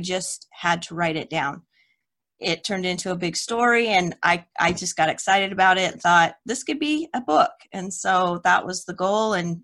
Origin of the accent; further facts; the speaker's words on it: Potlatch, Idaho, United States; now in Las Vegas, United States; It was originally a business that started where I grew up in Potlatch, Idaho. It was a lumber company and then evolved into paper making and stuff. So that's how we ended up in Las Vegas.